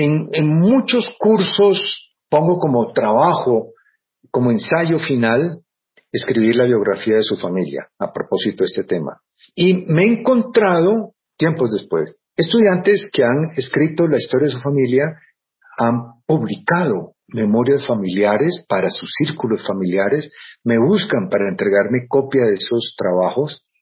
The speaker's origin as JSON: {"language": "Spanish", "country": "Colombia", "said": "entender que somos colombianos y que hacemos Colombia."}